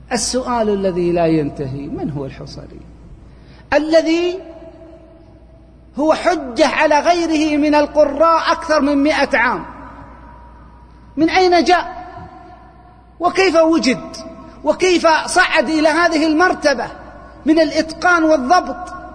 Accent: Saudi Arabia; عندنا في السعودية هنا أضبط أهل الجزيرة للقرآن

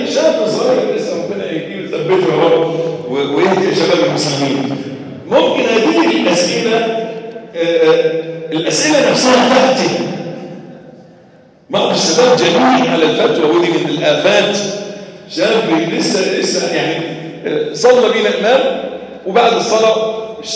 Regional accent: Egypt

